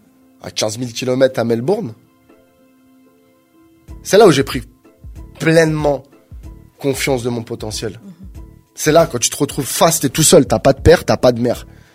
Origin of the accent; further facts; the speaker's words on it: Aubervilliers, Île-de-France, France; j'ai réussi dans le professionnel parce que j'ai grandi à Aubervilliers.